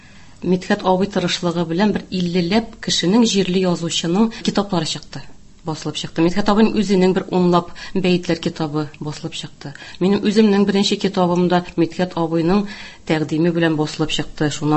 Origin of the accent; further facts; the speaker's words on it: Chally Bashy, Tatarstan, Russia; Һәм инде менә үземнең туган ягыма күчим әле Чаллы башы авылына.